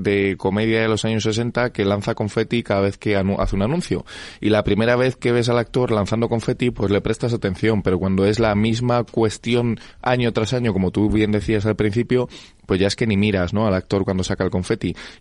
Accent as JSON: {"language": "Spanish", "town": "Madrid", "region": "Community of Madrid", "country": "Spain", "said": "soy de Tetuán y hago apología del maravilloso distrito de Tetuán"}